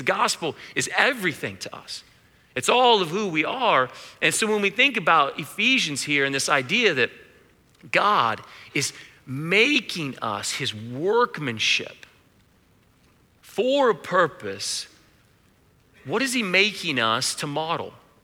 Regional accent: United States; I mean, I was a guy growing up in College Hill in a middle-class family, going to CCA.

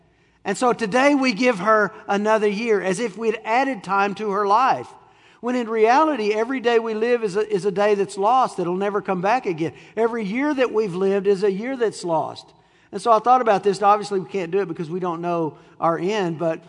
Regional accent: Texas, United States; My dad came from Indiana. I grew up in Texas around all of mom's family

